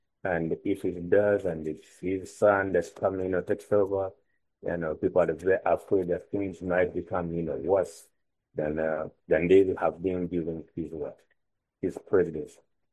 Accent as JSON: {"language": "English", "country": "Uganda", "said": "I cannot forget that I'm from Uganda."}